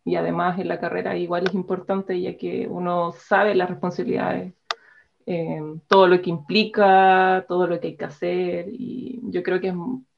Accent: Puerto Montt, Los Lagos, Chile; now in Osorno, Chile; Bueno, soy de Puerto Montt, pero actualmente vivo en Osorno por temas de estudio. Así que ya llevo unos 3 años más o menos acá en Osorno, conociendo.

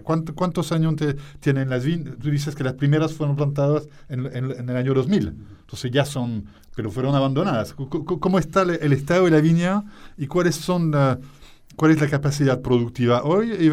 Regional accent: Bourgogne-Franche-Comté, France; Spanish is a second language; yo conozco bien la Borgoña, porque yo vengo de Borgoña

